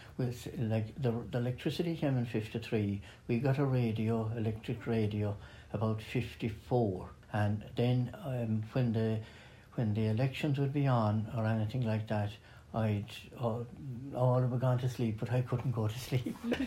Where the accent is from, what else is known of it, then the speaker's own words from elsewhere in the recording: England, United Kingdom; moved away; I remember when I came from England, I was politically minded in England.